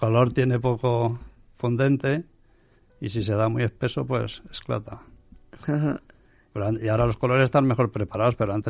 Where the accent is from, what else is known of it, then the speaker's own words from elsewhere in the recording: Frías de Albarracín, Aragon, Spain; now in Manises, Spain; yo en realidad no soy de aquí, yo soy de Teruel, de un pueblo de Frías de Albarracín.